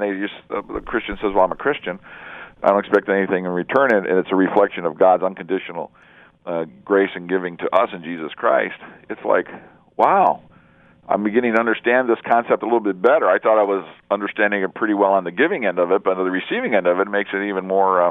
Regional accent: Cleveland, Ohio, United States; And I'm from Cleveland. Hello, Cleveland area people.

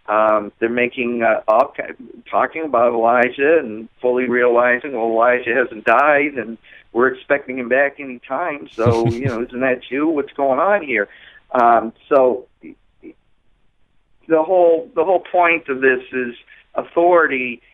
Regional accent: Boston, Massachusetts, United States; You know, I'm from the East Coast. I'm from Boston, and I may have met these people twice in my life.

